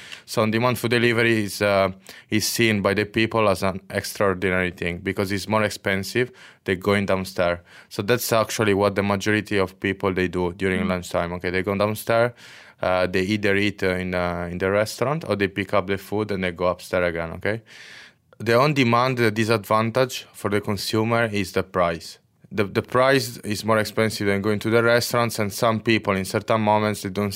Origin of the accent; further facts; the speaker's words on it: Italy; moved away as an adult; now in Malaysia; So I'm from Italy. My background is in sales and market research. I came in Malaysia in 2014.